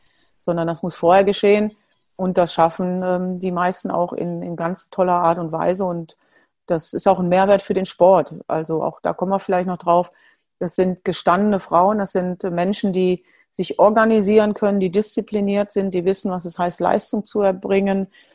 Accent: Germany; bin zurück in meine Heimat, bin dort angekommen, wo ich lange für gespielt habe.

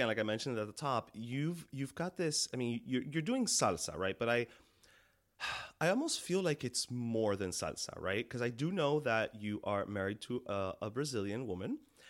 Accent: Miami, Florida, United States; which on our show we make fun of Jersey Cubans because we're Miami Cubans, so we make fun of them.

